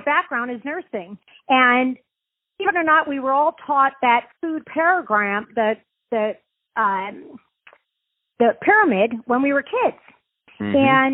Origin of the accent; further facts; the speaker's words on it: East Coast, United States; Well, first of all, I'm Italian, and I love to eat. I'm from the East Coast, and everything was about food.